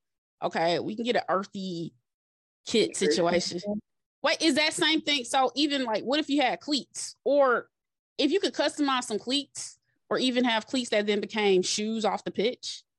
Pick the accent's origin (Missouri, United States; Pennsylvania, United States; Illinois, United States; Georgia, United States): Georgia, United States; Atlanta; I know I grew up in Atlanta, effectively on an HBCU campus, as my mom worked in the Atlanta University Center.